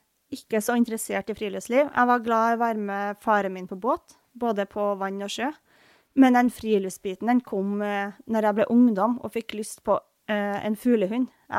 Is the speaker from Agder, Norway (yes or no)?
no; Ørland, Trøndelag, Norway; Det på Ørlandet. Mm. Et forblåst sted uten hverken fjell eller skog.